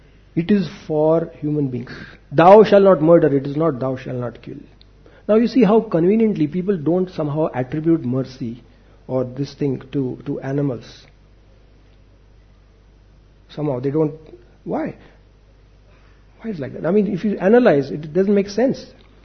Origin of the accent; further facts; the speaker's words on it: Mumbai, Maharashtra, India; Me personally, I was born and brought up in Bombay, Santa Cruz.